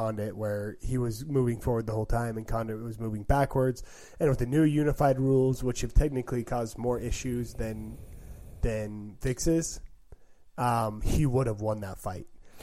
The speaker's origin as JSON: {"language": "English", "region": "Mississippi", "country": "United States", "said": "it's a Mississippi flag, and they were there to support me, and we're from Mississippi."}